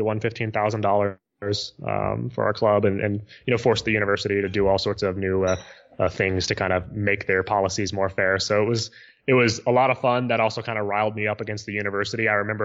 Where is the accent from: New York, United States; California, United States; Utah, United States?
California, United States; San Diego; basically I was from San Diego, but I was calling people in Baton Rouge, Louisiana.